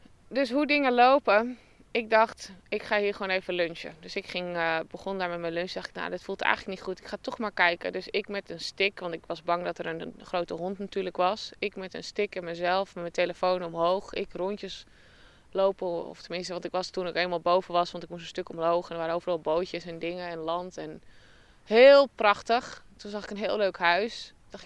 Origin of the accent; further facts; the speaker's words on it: Netherlands; now in New Zealand; En ook hoe het is om als Nederlander hier te wonen.